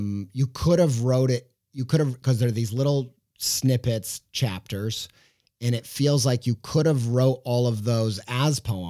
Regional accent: Whiteland, Indiana, United States; because I grew up in Whiteland, Indiana. I didn't grow up reading poetry.

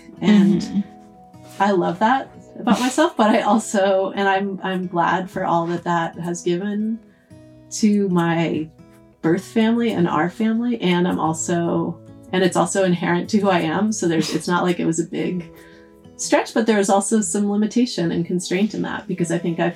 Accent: Massachusetts, United States; And like, you know, I grew up outside of Boston, you grew up in Vermont.

